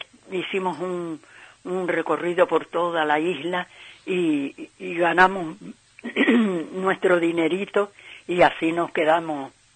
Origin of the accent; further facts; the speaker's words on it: Canary Islands, Spain; Sí, canaria, claro, dice un trocito de mi tierra.